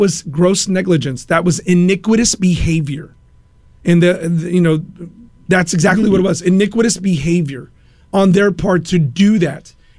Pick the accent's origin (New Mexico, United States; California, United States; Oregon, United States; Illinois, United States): California, United States; Stockton; now in Fresno, United States; Yes, I'm originally from here, from the San Joaquin Valley. I'm from Stockton, California, and that's where I felt the call of God on my life.